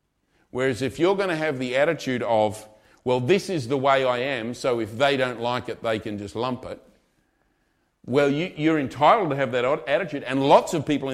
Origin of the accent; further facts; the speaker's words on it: Australia; accent: Australian; now in United Kingdom; See, for me, even though I'm Australian and I've got an Australian accent, I'm not parochial about being Australian because I'm in England.